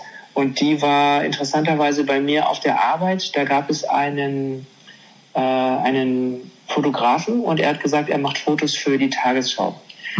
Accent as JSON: {"language": "German", "country": "Germany"}